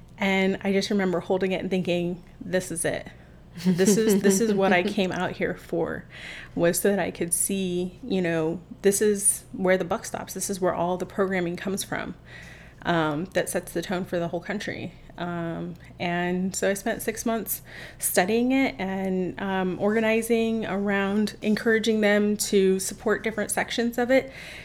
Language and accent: English; Fort Wayne, Indiana, United States; I really care about Fort Wayne. It is my hometown, and I wanted to have it to come back